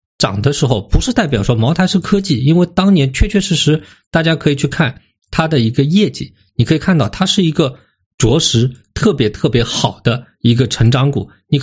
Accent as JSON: {"language": "Chinese", "country": "China", "said": "我们是中国人，所以说不要做空中国"}